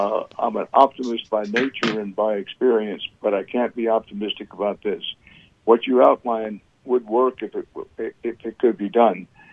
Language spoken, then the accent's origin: English; Texas, United States; Well, I grew up among institutionalized racism. I grew up in Texas. I was born in 1931.